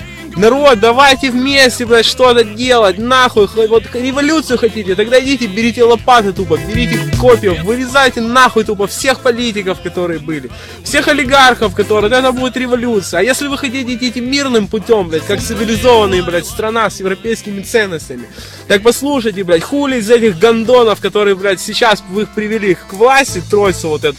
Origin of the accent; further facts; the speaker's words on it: Kyiv, Ukraine; На примере чисто Киева, моего родного города.